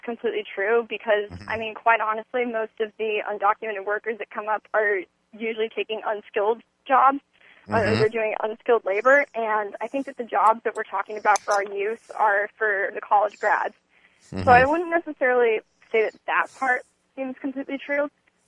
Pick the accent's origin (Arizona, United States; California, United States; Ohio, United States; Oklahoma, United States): Arizona, United States; Tucson; I've been born and raised in Tucson, Arizona. So I guess that being on a border state and so close to the border, it's an important issue to me to have addressed border security.